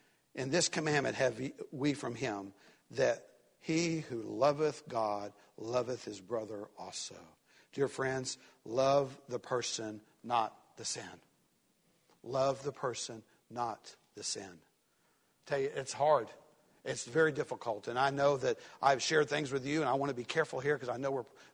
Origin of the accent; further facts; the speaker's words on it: Tennessee, United States; also born or lived in Florida; I'm from Tennessee. Born in Florida, grew up in Tennessee. I'm a Tennessee fan.